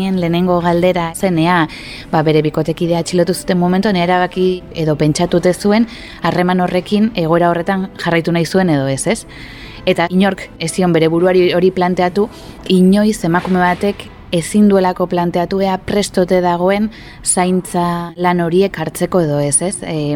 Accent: Hondarribia, Basque Country, Spain; 29 urte ditut eta Hondarribikoa naiz.

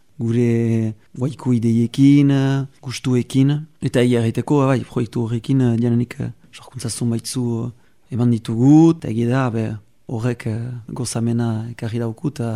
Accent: Bayonne, Nouvelle-Aquitaine, France; Baionesa, sortzez, hini ikasketa guztiak baionan gaindi egin ditiat

